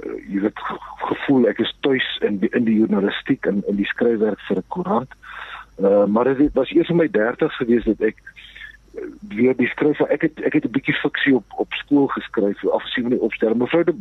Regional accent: Klerksdorp, North West, South Africa; also born or lived in Paarl; ek is in die Parel gebore, maar ek was 18 maande oud toe ons Klerksdorp toe is.

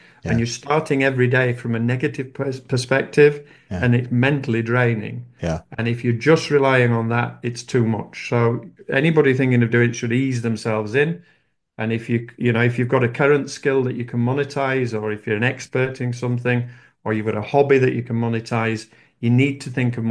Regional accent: Yorkshire and the Humber, United Kingdom; I'm from Yorkshire in the north of England. We're known for being Scotsmen with the generosity squeezed out of us, so we don't like to spend money.

